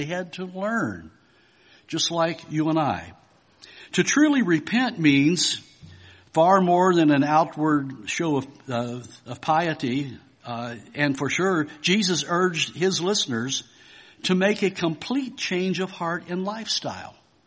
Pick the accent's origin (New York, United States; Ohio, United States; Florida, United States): Ohio, United States; Cincinnati; I grew up in the Cincinnati area here. And over on the western side on a farm is where I was born and grew up.